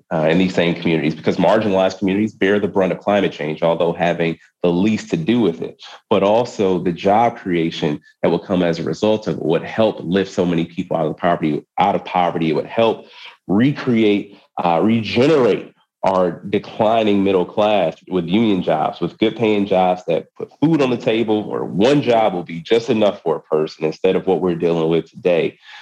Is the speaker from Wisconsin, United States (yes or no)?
yes; Wisconsin, United States; The Senate does not deliver for the average working person in my home state of Wisconsin